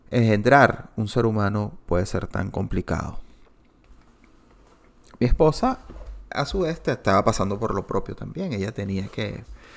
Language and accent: Spanish; Venezuela; moved away as an adult; now in Orlando, United States; Salir de Venezuela es una fortuna, lamentablemente, pero es así. Total que salimos de Venezuela por las razones que fueron. Y estando acá en Orlando